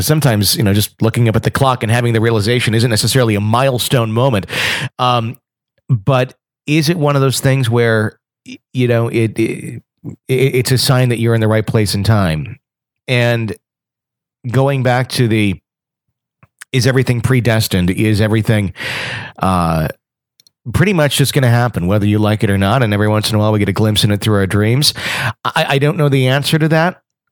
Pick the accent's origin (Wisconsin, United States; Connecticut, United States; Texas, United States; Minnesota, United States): Wisconsin, United States; we worked together in the late 90s at that radio station in my hometown in Wisconsin.